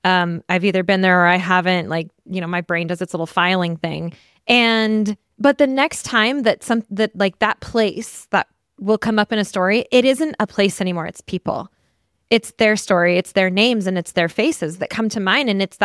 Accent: Montana, United States; I'm from Montana. People actually don't know where Montana is. They're like, I say it's close to Canada

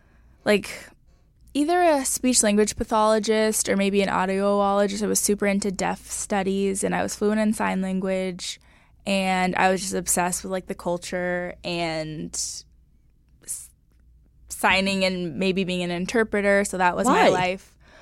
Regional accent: Sherman Oaks, California, United States; I'm from personally. Sherman Oaks, California.

